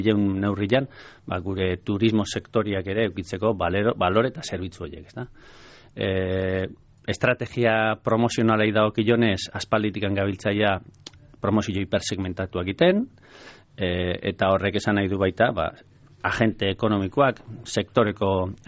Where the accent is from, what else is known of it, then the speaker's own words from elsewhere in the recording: Basque Country, Spain; ni adibidez Gipuzkoarra naiz, Donostin dana badakigu